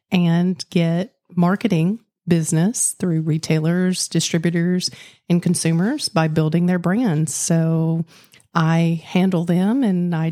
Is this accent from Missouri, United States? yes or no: no; Dutton, Alabama, United States; moved away as an adult; now in Florida, United States; No, I'm originally from North Alabama, a little town called Dutton. I arrived 18 years ago in Palm Beach County in the Everglades agricultural area and haven't left.